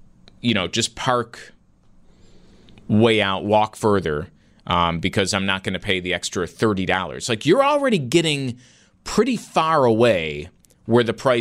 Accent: Niagara Falls, New York, United States; I'm from Niagara Falls

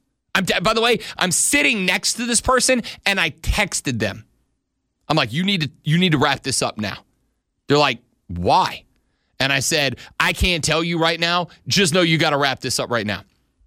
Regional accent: New Orleans, Louisiana, United States; I am from Louisiana, New Orleans, Louisiana specifically. I've grown up around seafood. I was brought up at oyster shucks and crawfish boils

